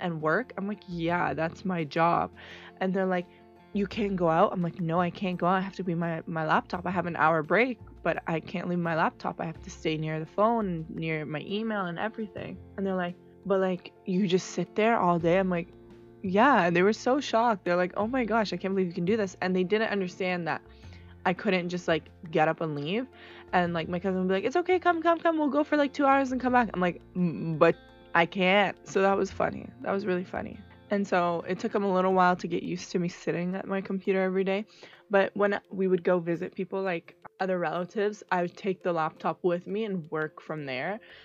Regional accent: Canada; And so for me, as a Canadian who's going there and is spending in the dollar, Canadian and American dollar, it was really cheap for me.

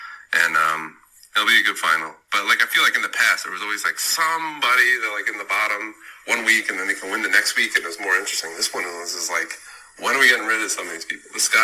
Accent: New York, United States; Growing up in New York, I mean, Jenny was

